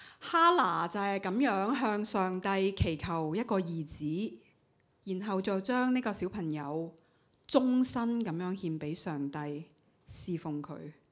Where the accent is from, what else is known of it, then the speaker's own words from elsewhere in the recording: China; 大概都好像我们中国人，即以前讲句，是吧，在家从父，出嫁从夫，老来从子